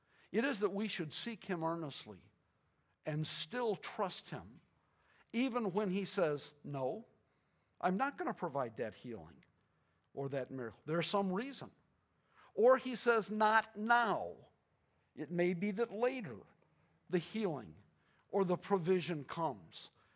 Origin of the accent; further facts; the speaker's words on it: Pontiac, Michigan, United States; I grew up in Pontiac